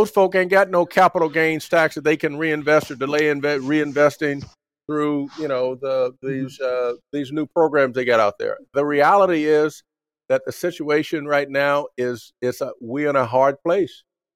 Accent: Dayton, Ohio, United States; I grew up in Dayton, Ohio. And Interstate 70 and Interstate 75, huge factories.

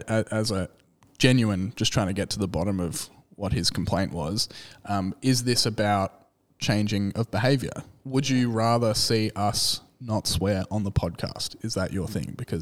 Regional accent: Australia; As an Australian, swearing to me is just second nature.

